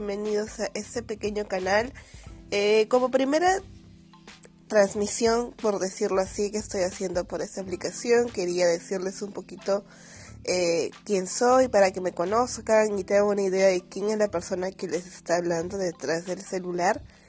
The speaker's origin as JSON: {"language": "Spanish", "region": "Lima", "country": "Peru", "said": "soy de Perú, acá en Lima. Estuve estudiando contabilidad"}